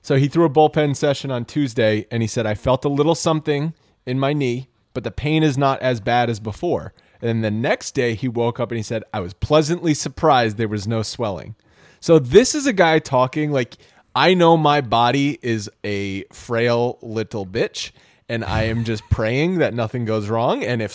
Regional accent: New York, United States; We are New Yorkers. We are from the Northeast.

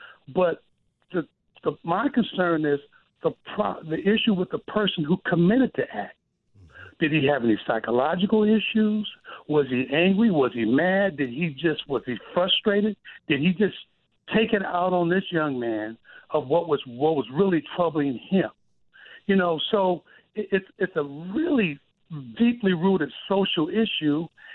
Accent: Compton, California, United States; That's where I'm from. I'm from L.A. I'm from Compton.

